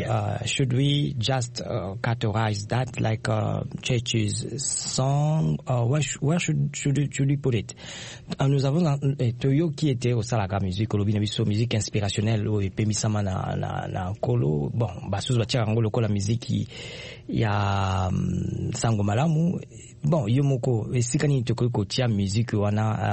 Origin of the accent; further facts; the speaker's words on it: United States; I am from America.